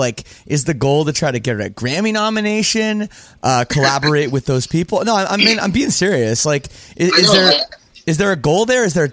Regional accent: Canada; cause I'm from Canada too.

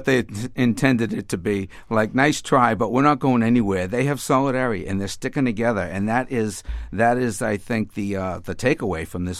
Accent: Cambridge, Massachusetts, United States; I grew up in Cambridge. I was always on the outside of Harvard.

